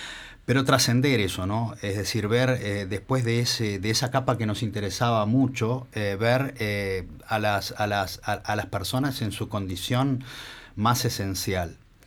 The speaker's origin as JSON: {"language": "Spanish", "region": "Salto", "country": "Uruguay", "said": "que es mi club en Salto. Yo soy de Salto, una ciudad del interior, como ustedes ya saben."}